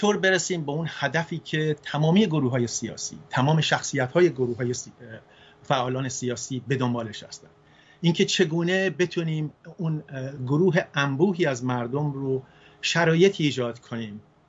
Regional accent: Isfahan, Iran; also born or lived in Fasa; من تو سال 1337 در شهر فسا متولد شدم، یکی از شهرهای استان فارس. پدرم کارمند بانک بود و بعد از یکی دو سال هم شد رفت تهران. یکی دو سال پدرم توی تهران بود و بعد اومد به اصفهان

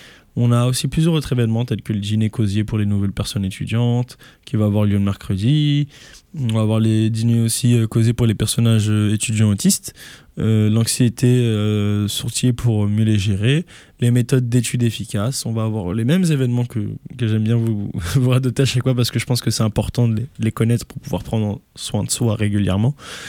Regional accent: France; je viens de France, j'ai un permis d'études.

